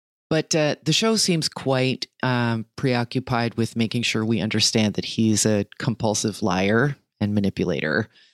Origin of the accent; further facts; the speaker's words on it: New Jersey, United States; And let's not forget the killing that made my hometown the manslaughter capital of Union County, New Jersey in 2010.